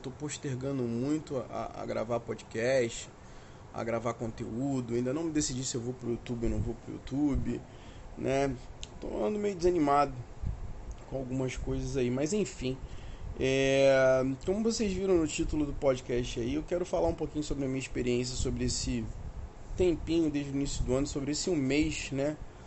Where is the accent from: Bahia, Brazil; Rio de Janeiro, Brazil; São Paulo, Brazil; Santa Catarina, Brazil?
Rio de Janeiro, Brazil; Para quem não sabe, eu sou do RJ